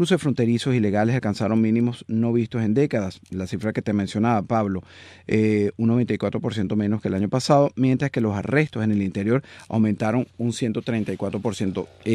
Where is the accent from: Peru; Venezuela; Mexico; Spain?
Venezuela; now in United States; Entiendo perfectamente como venezolano lo que podemos sentir. Yo también tengo familia aquí en este país esperando una respuesta